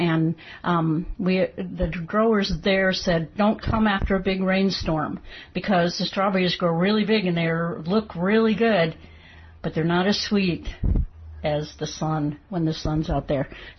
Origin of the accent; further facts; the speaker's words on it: Michigan, United States; I came from Michigan, so I was able to grow strawberries, and they came back.